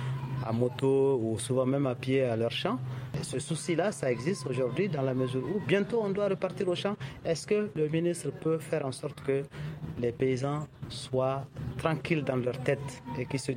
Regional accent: Timbuktu, Tombouctou, Mali; je suis de Tombouctou.

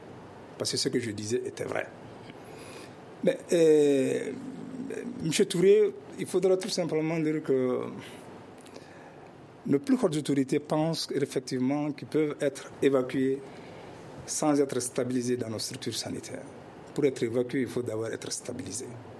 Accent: Kita, Kayes, Mali; Moi, je suis de Kita. Je suis de Kita. De Kita jusqu'à Bamako, il n'y a aucun hôpital.

